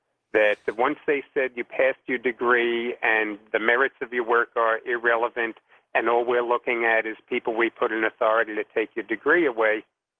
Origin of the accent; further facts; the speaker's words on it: United States; but I'm an American, and that's the way we do things in America.